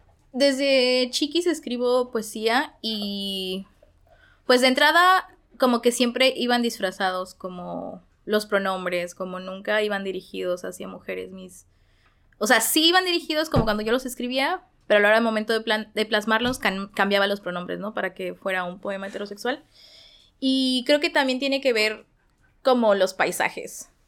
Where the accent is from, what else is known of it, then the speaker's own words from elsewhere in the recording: Querétaro, Mexico; now in Tijuana, Mexico; Pues a mí, creciendo en Querétaro, que es una ciudad súper conservadora